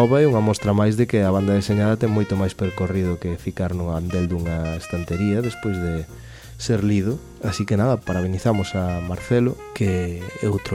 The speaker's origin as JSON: {"language": "Galician", "region": "Galicia", "country": "Spain", "said": "É o noso sino como galegos, resurdir constantemente."}